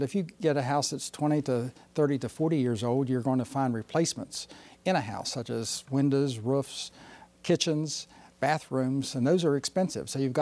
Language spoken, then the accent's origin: English; Weston, West Virginia, United States; also born or lived in Morgantown; I came to Clarksburg area about 35 years ago, and I was not familiar with the area, even though I grew up in Weston and Morgantown